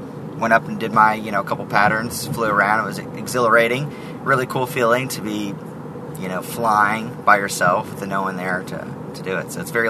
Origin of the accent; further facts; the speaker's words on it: Texas, United States; I'm actually from Texas originally, and I did my first solo at the Alliance Airport.